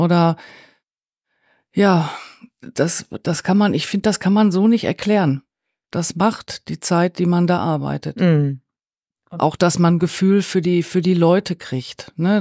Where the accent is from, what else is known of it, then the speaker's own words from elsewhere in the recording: Gelsenkirchen, North Rhine-Westphalia, Germany; Ich komme eigentlich aus Gelsenkirchen